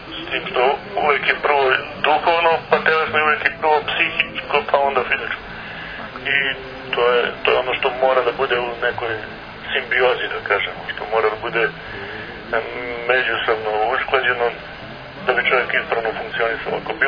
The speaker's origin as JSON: {"language": "Serbian", "country": "Serbia", "said": "i mi u Rusiji, onda oni kad dođu kod nas u Srbiju, isto to, ta nadmetanja i takmičenja"}